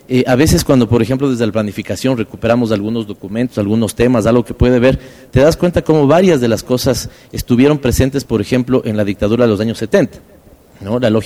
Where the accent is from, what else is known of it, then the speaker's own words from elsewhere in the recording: Ecuador; Los que somos de aquí del Ecuador recordaremos